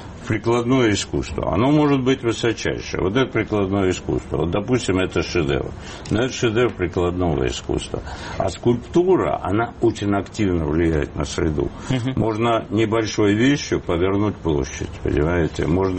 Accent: Armenia

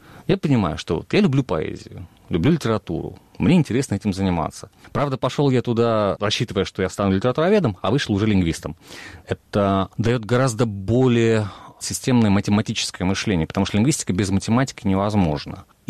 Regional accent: Almaty, Kazakhstan; А я уже родился, да, в Казахстане, так что для меня родина не Тогучин, не Сахалин, а Алма-Ата.

